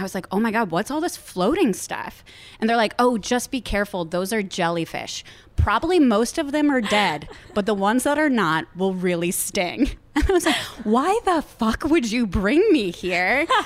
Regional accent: Cleveland, Ohio, United States; I grew up in the Midwest.

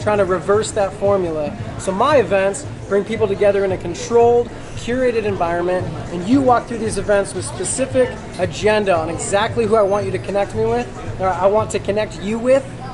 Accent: Seattle, Washington, United States; I'm from Seattle, Washington. Went to school on the East Coast.

